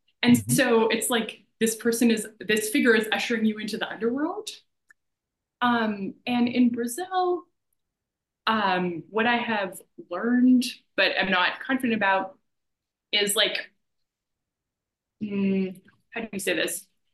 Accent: Canada; and I'm Canadian.

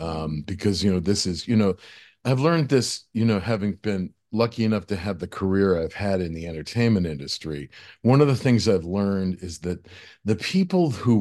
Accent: Buffalo, New York, United States; I am that 12-year-old kid from Buffalo. And I said, "No, I didn't, but I'm from Buffalo."

